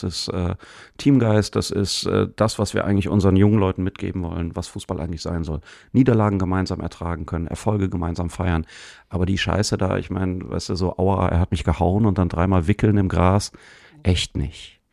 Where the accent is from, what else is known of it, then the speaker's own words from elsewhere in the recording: Cologne, North Rhine-Westphalia, Germany; Also ich bin ja Kölner